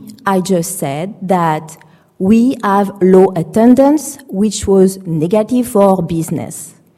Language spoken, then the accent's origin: English; France; English is a second language; moved away as an adult; Actually, I moved from France to avoid this kind of shenanigan.